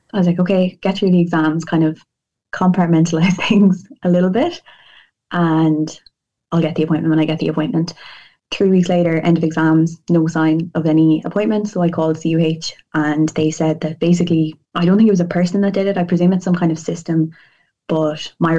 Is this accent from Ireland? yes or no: yes; Tralee, Munster, Ireland; now in Cork, Ireland; I am now 25. I am from Tralee in Kerry, and I am a PhD student currently in UCC in Cork.